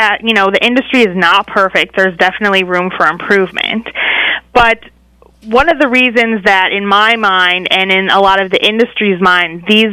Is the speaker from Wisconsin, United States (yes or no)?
yes; Wisconsin, United States; moved away as an adult; now in Washington, United States; I didn't grow up on a farm or ranch. I grew up in Wisconsin, but I came out here to D.C. for college